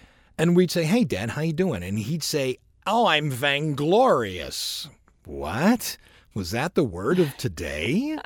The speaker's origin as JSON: {"language": "English", "region": "Ohio", "country": "United States", "said": "The point is, remember, we're from Ohio, so hey, how you doing?"}